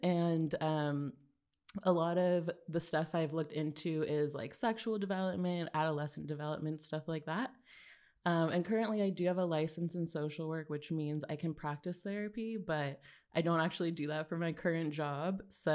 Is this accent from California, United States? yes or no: yes; Los Angeles, California, United States; now in New York, United States; It's never been like this for me. I'm from California.